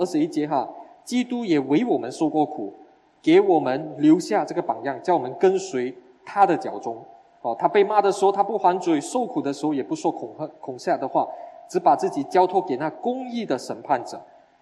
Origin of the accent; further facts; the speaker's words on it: Malaysia; 我的身份是我是马来西亚人，可是我是属基督的